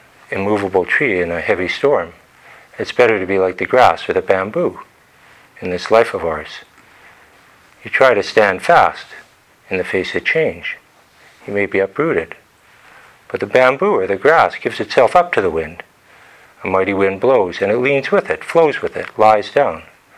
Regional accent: Alberta, Canada; When I was a kid growing up in Alberta, I was fascinated by the wind.

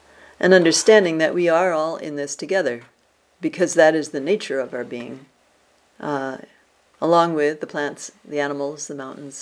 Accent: New Jersey, United States; I attended a march and a memorial rally in Trenton, the capital of New Jersey, my home state.

